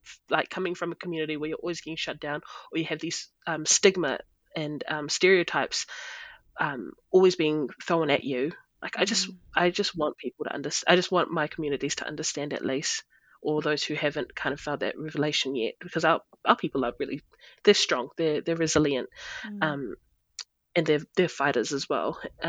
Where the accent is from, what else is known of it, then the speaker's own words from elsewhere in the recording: New Zealand; I'm from New Zealand.